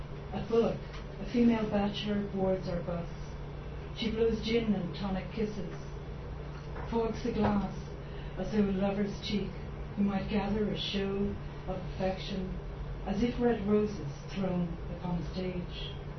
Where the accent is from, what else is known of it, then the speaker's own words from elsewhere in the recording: Sandycove, Leinster, Ireland; I grew up in Sandy Cove, overhead a pub